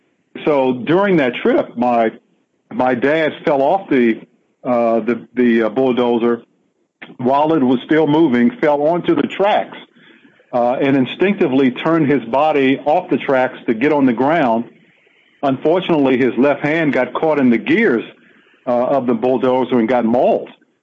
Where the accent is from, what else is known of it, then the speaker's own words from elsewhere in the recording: Washington, District of Columbia, United States; because growing up in Southeast D.C., I didn't consider it fortunate at the time